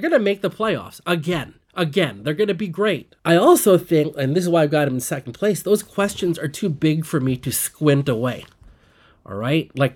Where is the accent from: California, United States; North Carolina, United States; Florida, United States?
California, United States; now in New York, United States; like I'm from the Bay Area, but I live here now, the New York area.